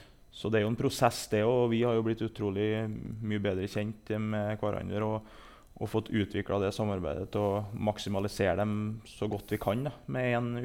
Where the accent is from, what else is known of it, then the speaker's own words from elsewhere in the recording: Trøndelag, Norway; det var jo som trønder det, den drømmen du hadde